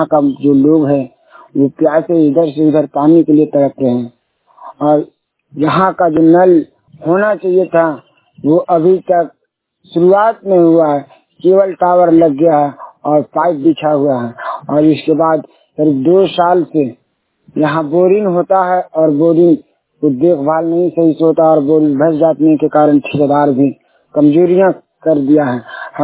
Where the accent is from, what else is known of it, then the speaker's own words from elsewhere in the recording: Kolhna, Bihar, India; जो कि घुरियामा पंचायत के ब्लॉक वज्रगंज जिला गया पोस्ट सिंहौरा ग्रामवासी कोल्हना गांव के रहने वाला हूं, कोल्हना टोला रघुनाथपुर।